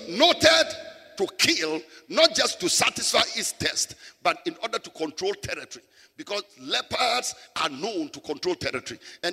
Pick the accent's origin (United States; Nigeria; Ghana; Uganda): Ghana; Northern Region; I was born a Pepe man from the northern part of Ghana. I was raised in Sabonsogo. I was born in the army barracks.